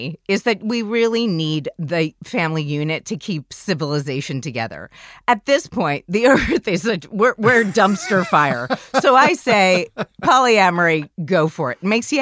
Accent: Manhattan, New York, United States; And also, I am born and bred in Manhattan, New York. Sweet tea. There's nothing Southern about me, as you can tell from my accent.

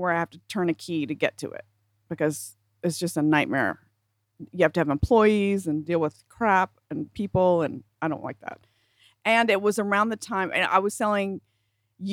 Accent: South Carolina, United States; Yes, I'm from South Carolina.

